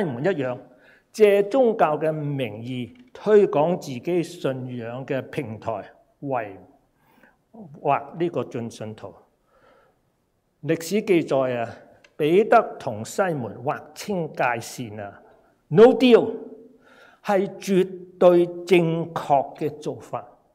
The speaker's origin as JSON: {"language": "Chinese", "country": "China", "said": "这是我们中国人传统厚道处事的方法来的"}